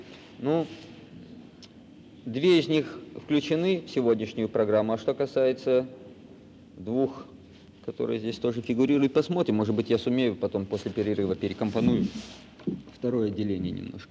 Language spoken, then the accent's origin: Russian; Bishkek, Kyrgyzstan; как только узнают, что я из Фрунзе, обязательно нет-нет, да кто-то спросит об Иссык-Куле.